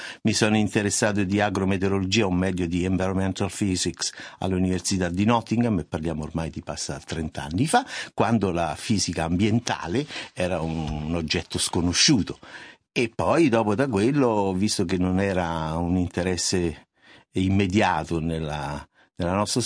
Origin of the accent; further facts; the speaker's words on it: Rome, Lazio, Italy; io sono di Roma, anche l'accento anche lo denuncio.